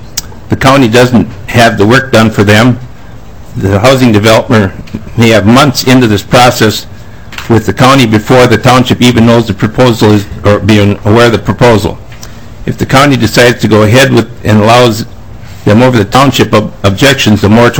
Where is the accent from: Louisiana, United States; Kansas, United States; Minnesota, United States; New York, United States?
Minnesota, United States; Barville; I'm from Barville, Minnesota. I'm a retired dairy farmer.